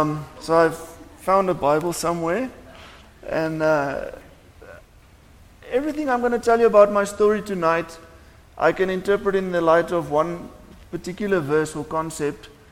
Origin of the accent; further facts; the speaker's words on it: KwaZulu-Natal, South Africa; So I grew up in Natal, and we went on an outreach, but I wasn't a Christian yet.